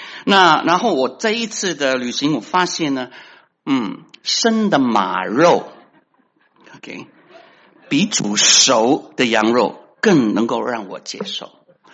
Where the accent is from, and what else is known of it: China